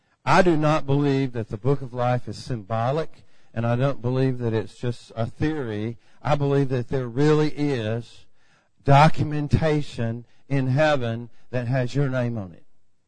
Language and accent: English; Atlanta, Georgia, United States; Seriously, I grew up in Atlanta in the 70s.